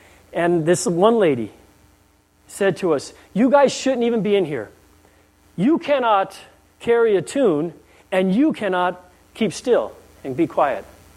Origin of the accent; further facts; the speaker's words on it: Guam; Back when I was growing up on Guam, and I was probably junior high, maybe just getting ready to start high school